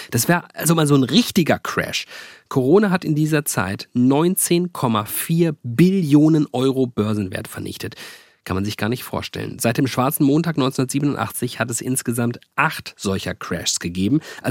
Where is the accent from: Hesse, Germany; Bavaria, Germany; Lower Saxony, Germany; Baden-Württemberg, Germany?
Hesse, Germany; Frankfurt; Jetzt komme ich ja zufällig aus Frankfurt.